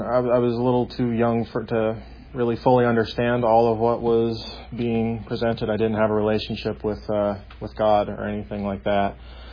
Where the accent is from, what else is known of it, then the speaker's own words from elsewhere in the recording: Bainbridge Island, Washington, United States; I'm from Bainbridge Island.